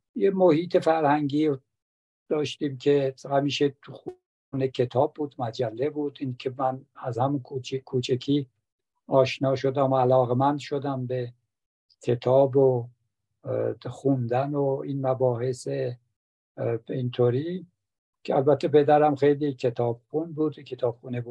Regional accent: Tabriz, East Azerbaijan, Iran; moved away as an adult; also born or lived in Tehran; بنده در تبریز متولد شدم سال 1330، مرداد ماه 1330. اونجا بزرگ شدم تا 18 سالگی، دوره کودکی، نوجوانی، جوانی من در تبریز بوده، تا 18 سالگی که رفتم دانشگاه، اومدم تهران. یعنی برای رفتن به دانشگاه آمدم تهران

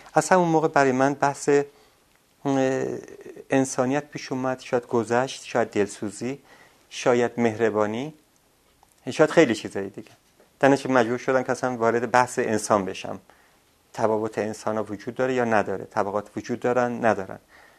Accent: Ardabil, Ardabil Province, Iran; یادمه کودکیم اینجوری بود. سرمایه بسیار بسیار شدید اردبیل یادمه

